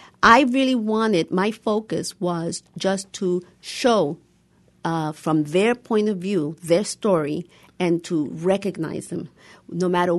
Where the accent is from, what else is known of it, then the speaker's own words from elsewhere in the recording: New York City, New York, United States; I grew up in New York in the 70s, you know, the Young Lords movement